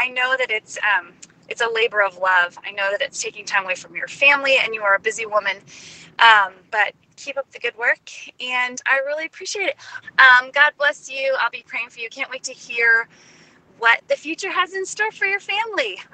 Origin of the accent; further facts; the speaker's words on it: Ohio, United States; moved away as an adult; now in Dallas, United States; I am originally from Northeast Ohio, and I moved 6 years ago to Dallas, Texas.